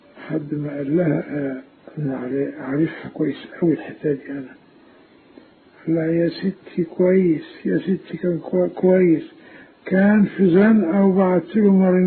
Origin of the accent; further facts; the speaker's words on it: El Mahalla el Kubra, Gharbia, Egypt; now in Cairo, Egypt; لا أنا من المحلة، أنا من المحلة، لكن لما جيت مصر